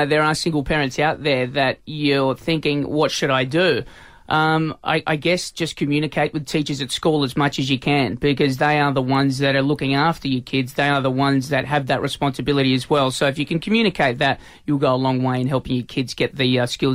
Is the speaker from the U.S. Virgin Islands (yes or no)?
no; Australia; And being Australian, what it is and how much we love to swim and get into the water, we need to get rid of that stat.